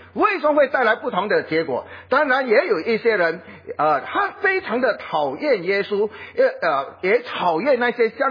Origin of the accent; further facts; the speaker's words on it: Fujian, China; 我是福建人，我的教会是福建教会。